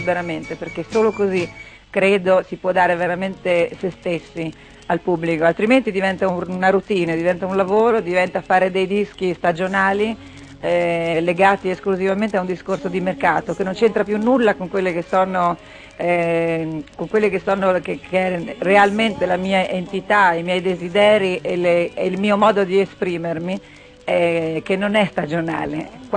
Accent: Bagnara, Calabria, Italy; ho dedicato al mio paese, a Bagnara

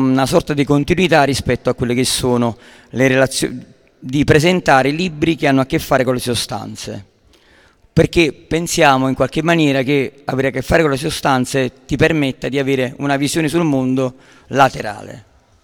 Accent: Portici, Campania, Italy; ero minorenne, avevo 17 anni e stavo a Benidorm con dei avanzi di galera del mio paese che è Portici

